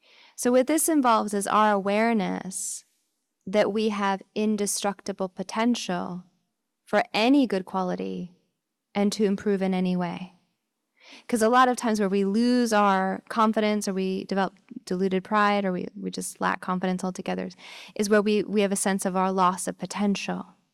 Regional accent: Seattle, Washington, United States; it was where I grew up in Seattle.

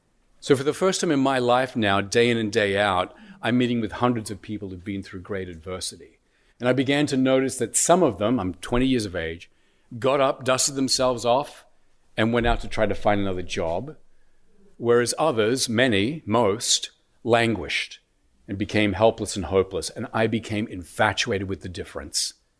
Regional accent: Australia; I was born and raised in Australia. You've probably noticed an accent. I did my undergraduate work there.

